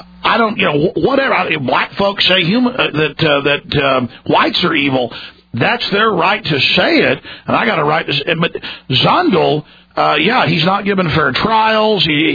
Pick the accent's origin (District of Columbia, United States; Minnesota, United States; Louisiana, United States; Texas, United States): Texas, United States; Dallas; I grew up in Dallas where things were really rough, and I've had knives, guns pulled on me